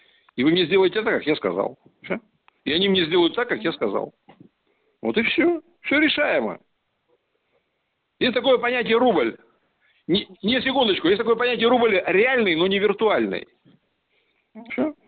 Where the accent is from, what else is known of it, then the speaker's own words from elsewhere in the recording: Saint Petersburg, Russia; Вы продаете мне квартиру в моем родном городе, Ленинграде, Санкт-Петербурге.